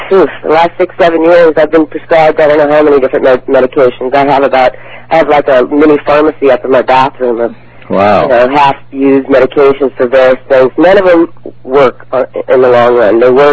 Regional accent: California, United States; Well, I'm from Southern California, and I actually owned my own corporation for about 10 years.

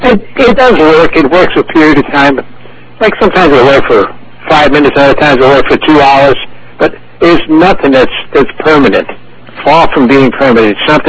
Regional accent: San Diego, California, United States; Okay. I am from San Diego. I'm retired now.

